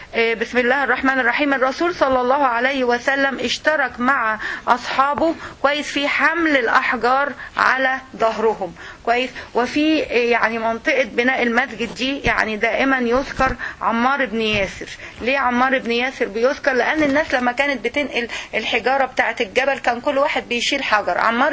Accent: Egypt; لما يقولوا لك ان احنا عندنا في مصر مثلا احسن صناعة هي صناعة الغزل والنسيج

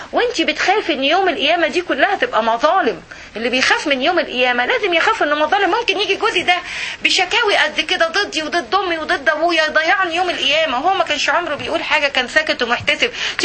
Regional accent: Egypt; دي قضيه ماما دي خصوصا عندنا في مصر، ما اعرفش بقيه البلاد ولا لا

